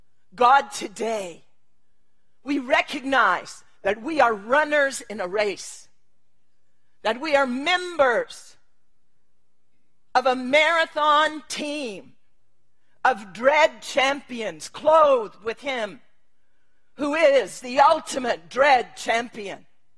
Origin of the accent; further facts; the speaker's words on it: United States; And Lord, I'm reminded, even as an American, even as a charlatan, even as a Christian called here now